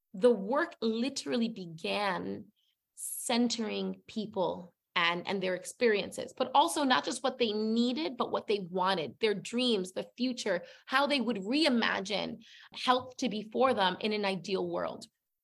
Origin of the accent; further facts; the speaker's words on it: Puerto Rico; now in New York City, United States; but also live in the Bronx, which was the poorest congressional district. I'm an American citizen, but from Puerto Rico, which is an existing colony.